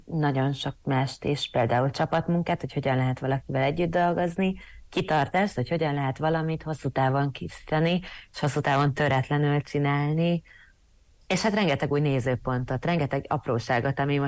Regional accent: Budapest, Hungary; annak ellenére, hogy mindketten egyébként a fővárosból származunk

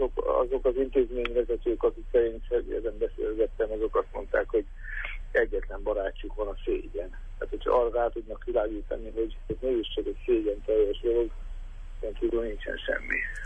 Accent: Békéscsaba, Békés, Hungary; ugye Békés Csabai, zsaminai ember vagyok, onnan származom

